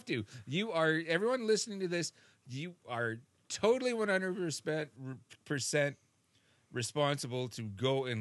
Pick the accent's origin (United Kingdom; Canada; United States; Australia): Canada; I'm so Canadian